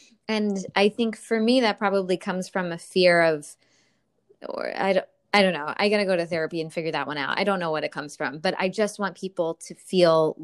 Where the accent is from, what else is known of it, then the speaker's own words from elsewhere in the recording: Pennsylvania, United States; I grew up in Pennsylvania, and I don't know if it's a regional thing